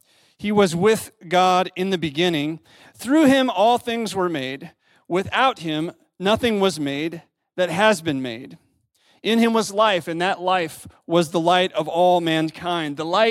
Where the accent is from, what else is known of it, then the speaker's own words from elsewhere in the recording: Illinois, United States; When I was growing up in Western Illinois, Mississippi River Valley, I had a strong love for baseball.